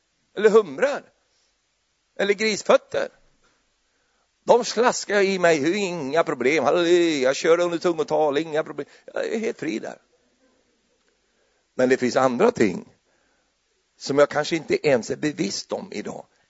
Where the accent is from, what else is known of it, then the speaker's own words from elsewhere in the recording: Finnerödja, Örebro County, Sweden; Finnerödja heter platsen. Där jag växte upp. Finnerödja.